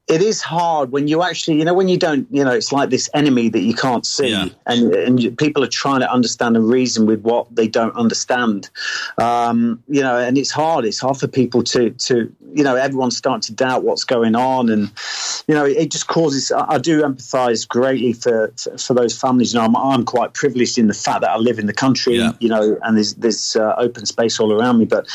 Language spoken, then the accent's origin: English; Burton upon Trent, West Midlands, United Kingdom; But I'm actually from Burton-on-Trent, just down